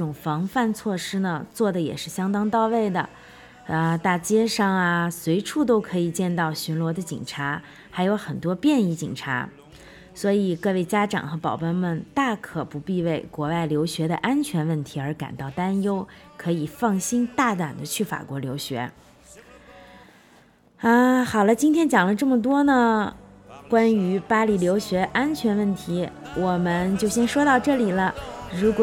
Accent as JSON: {"language": "Chinese", "country": "China", "said": "而我们中国人呢有一个习惯"}